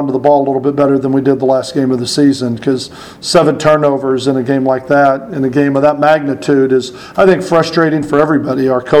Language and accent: English; Dallas, Texas, United States; I'm from Dallas, so I really wanted to go to Dallas.